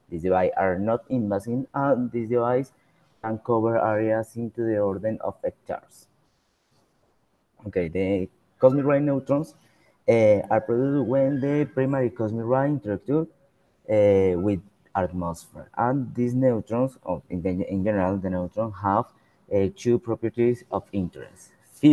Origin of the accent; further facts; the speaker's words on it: Bucaramanga, Santander, Colombia; I'm from Bucaramanga, Colombia. I am a master's student